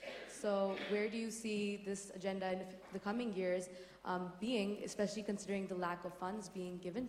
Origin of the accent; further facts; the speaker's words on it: Pakistan; I'm from Pakistan.